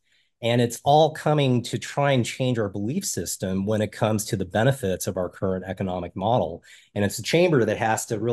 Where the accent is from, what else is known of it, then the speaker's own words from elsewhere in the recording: Las Vegas, Nevada, United States; I grew up in Las Vegas, Nevada, of all places.